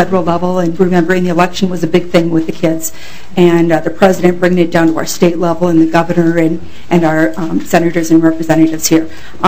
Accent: Rochester, Minnesota, United States; I'm from Rochester, Minnesota. I've been a licensed family child care provider for about 18 years.

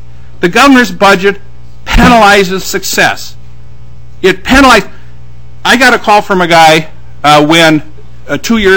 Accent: Minnesota, United States; I'm a Minnesotan. My businesses are in Minnesota.

